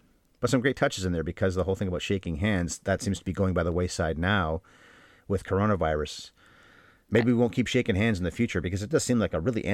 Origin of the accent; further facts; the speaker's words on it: Canada; Well, we're Canadian, so Scott Z. Burns.